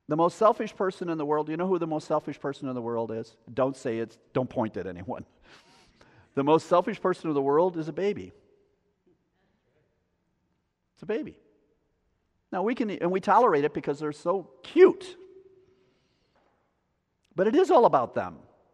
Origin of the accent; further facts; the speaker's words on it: United States; And I'm an American, and I applaud them.